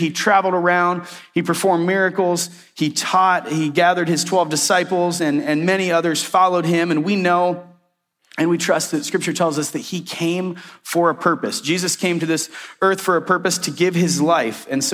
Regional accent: Sterling, Ohio, United States; Oh, I'm from Sterling, Ohio, and that's a 4-way stop sign.

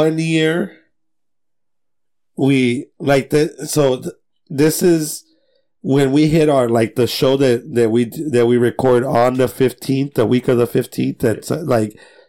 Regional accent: National City, California, United States; I grew up in National City, fool.

